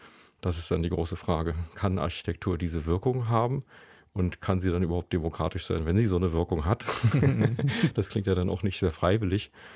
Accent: East Germany, Germany; Also ich komme ja aus der DDR, bin da zumindest aufgewachsen und kenne also so eine Art Diktatur, die aber immer unter Geldmangel litt.

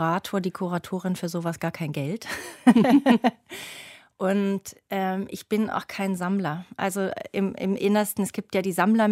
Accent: Berlin, Germany; meine Verbundenheit mit Berlin und mit Berlin als meiner Heimat

